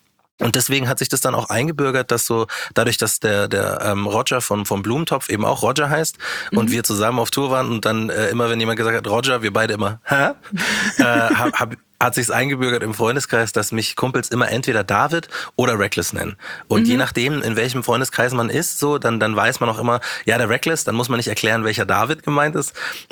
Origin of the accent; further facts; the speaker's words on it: Munich, Bavaria, Germany; Also ich bin ja Münchner und ich war früher DJ.